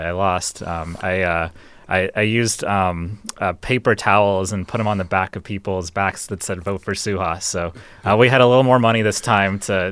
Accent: Houston, Texas, United States; That was in Houston, Texas.

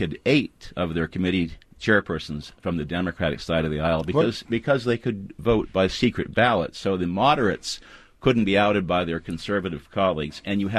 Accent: Indiana, United States; now in Maryland, United States; In my hometown in Indiana.

